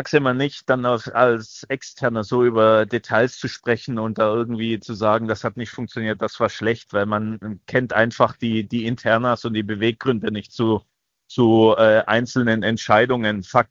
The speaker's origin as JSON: {"language": "German", "region": "Baden-Württemberg", "country": "Germany", "tie": "born there", "said": "Na, ich bin ja gebürtiger Schwabe und da spricht man sowieso immer einen Ticken schneller."}